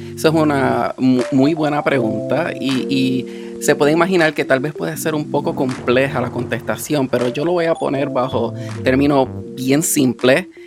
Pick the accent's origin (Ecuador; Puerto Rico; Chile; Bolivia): Puerto Rico; Bayamón; Pues, nacido de Puerto Rico, soy de Bayamón, Puerto Rico originalmente.